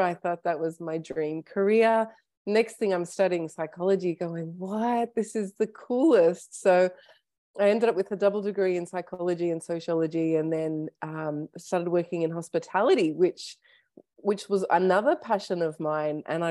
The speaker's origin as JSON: {"language": "English", "town": "Sydney", "region": "New South Wales", "country": "Australia", "tie": "born or raised there", "also_born_or_lived": "Toronto / Melbourne / Detroit", "said": "So when I was about two, we moved to Sydney, Australia, and then Melbourne, Australia, and then Detroit, Michigan. And then when I was about 10, we settled back in Sydney for good. I and my husband and my kids moved up to Byron Bay 4 years ago."}